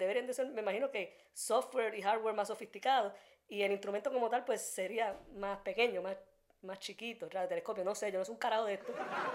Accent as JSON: {"language": "Spanish", "country": "Puerto Rico", "said": "pues con a Puerto Rico, obviamente, por la ubicación geográfica ahí, porque somos una colonia de Estados Unidos, para eso funciona."}